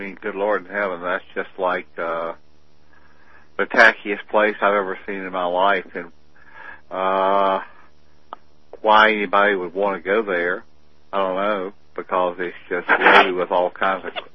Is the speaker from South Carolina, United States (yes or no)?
yes; Camden, South Carolina, United States; he would invite all the guys from Camden, my hometown, to go to Kiawah for an oyster roast